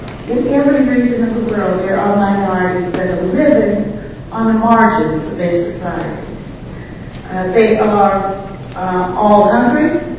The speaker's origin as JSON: {"language": "English", "region": "Georgia", "country": "United States", "tie": "born or raised there", "said": "As Tim said, I grew up in Georgia during the period of Jim Crow white supremacy segregation in the late 1940s. Throughout the 1950s."}